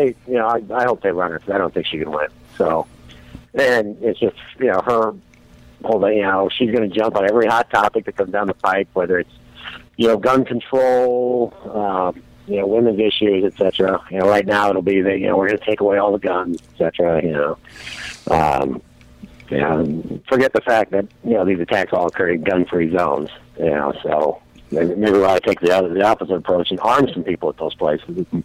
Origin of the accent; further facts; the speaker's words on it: United States; it's just, that's part of being an American.